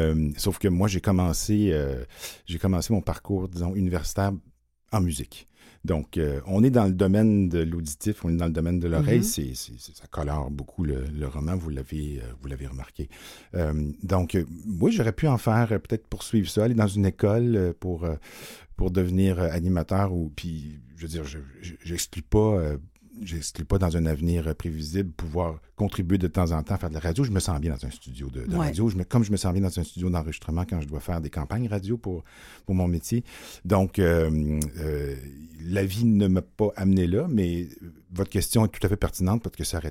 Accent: Quebec City, Quebec, Canada; je viens de la ville de Québec

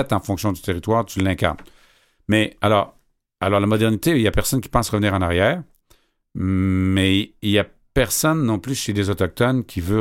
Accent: Sorel, Quebec, Canada; J'ai grandi à Sorel, où est-ce qu'on entendait les gens tirer aussi?

